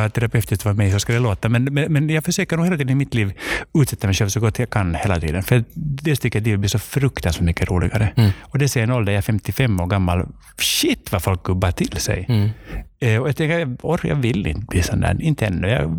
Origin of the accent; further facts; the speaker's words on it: Finland; för att som finländare är vi också del av den här Kalevala-traditionen.